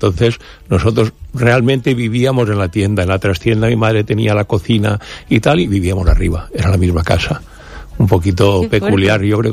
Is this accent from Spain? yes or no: yes; Altea, Valencian Community, Spain; Sí, yo soy de Altea, nací en una casa tienda, que es una cosa que marca mucho.